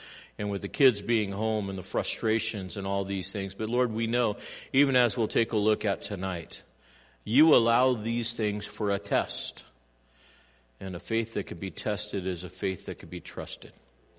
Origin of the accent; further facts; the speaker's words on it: Los Angeles, California, United States; Growing up in East L.A., when you hear about a drive-by anything, you're usually ducking and covering.